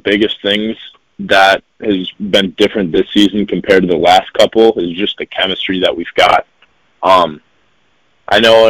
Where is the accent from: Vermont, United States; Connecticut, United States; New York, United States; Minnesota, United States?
Minnesota, United States; Woodbury; I'm from Woodbury, so that's only 15 minutes away.